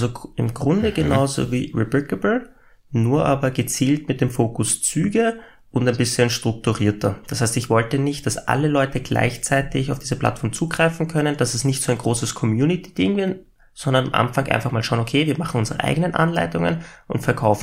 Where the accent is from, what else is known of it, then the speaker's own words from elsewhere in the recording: Austria; ich komme aus Österreich